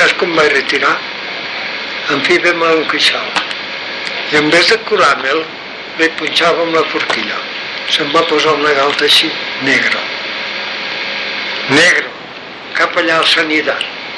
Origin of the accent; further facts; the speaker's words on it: Rivert, Catalonia, Spain; que és català? Dic, sí. D'on és? Dic, de Rivert.